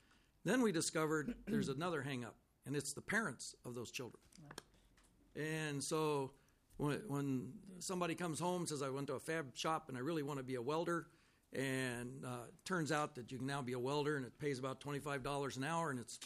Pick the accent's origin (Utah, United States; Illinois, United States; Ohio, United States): Ohio, United States; now in Minnesota, United States; And, you know, I grew up in Ohio.